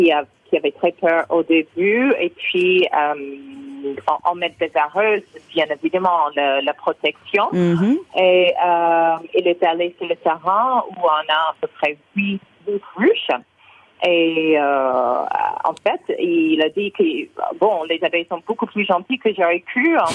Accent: United States; French is a second language; Moi, je suis américaine.

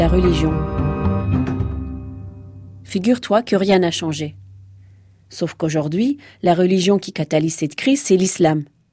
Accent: Turkey; now in France; Je suis turque d'origine et française depuis peu.

